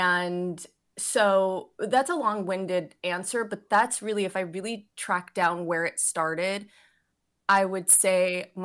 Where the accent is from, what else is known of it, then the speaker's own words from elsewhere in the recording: Chicago, Illinois, United States; To clarify, because it's important if you're from Chicago, I'm from the suburbs of Chicago, but very close to the city and did live in the city.